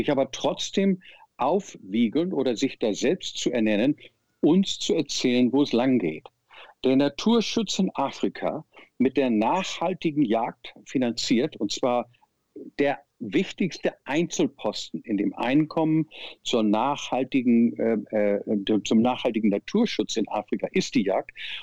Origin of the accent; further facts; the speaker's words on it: Hamburg, Germany; Ich bin ein glücklicher Mensch, der ein Zuhause in beiden Plätzen hat. Und ich liebe beide Plätze. Vielleicht Hamburg ein klein bisschen mehr, weil es eben meine Heimatstadt ist.